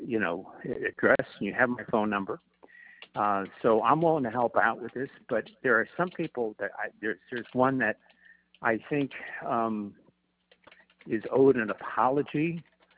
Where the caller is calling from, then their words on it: Kingston, New York, United States; I'm calling from Kingston, New York, right?